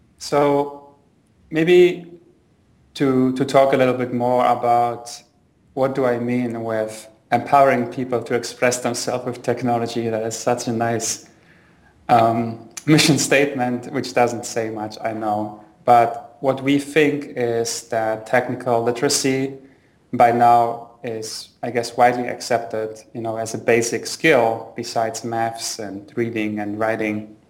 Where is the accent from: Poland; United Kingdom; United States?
Poland; also born or lived in Germany; I'm originally from Poland and Germany.